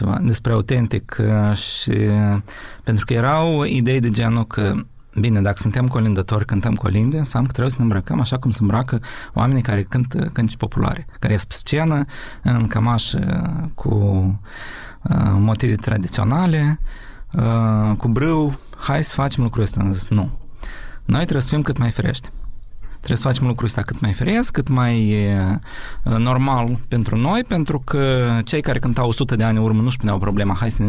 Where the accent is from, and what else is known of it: Ukraine; Romanian is a second language